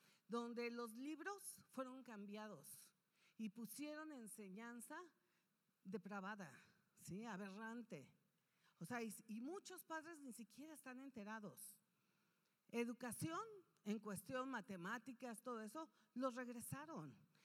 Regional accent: Mexico; donde le hemos dado la espalda a Dios como pueblo mexicano

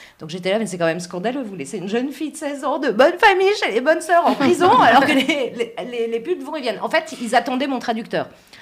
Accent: France; Et donc comme je suis française

